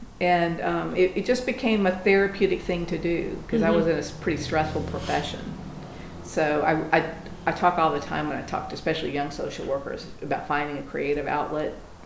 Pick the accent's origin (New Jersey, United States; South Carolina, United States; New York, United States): South Carolina, United States; Well, I'm a Southerner. You know, I mean, there's something about being a Southerner. Yeah. Mm-hmm. So, and being from South Carolina, I definitely feel like my roots show, my South Carolina roots show